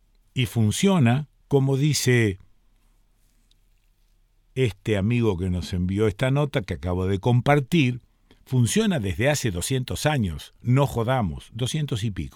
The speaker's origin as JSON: {"language": "Spanish", "town": "Rosario", "region": "Santa Fe", "country": "Argentina", "tie": "born or raised there", "also_born_or_lived": "Buenos Aires", "moved": "as an adult", "lives_now": "San Marcos Sierras, Argentina", "said": "Yo nací en Rosario, viví 35 años allí, me fui a Buenos Aires, viví 20 años en el centro de Buenos Aires, hace 20 y pico años que vivo acá en San Marcos Sierras."}